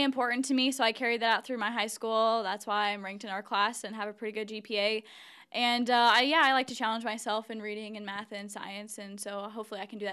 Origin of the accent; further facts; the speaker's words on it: Walnut, Iowa, United States; I'm from Walnut, Iowa, and I am a senior here at AHSTW.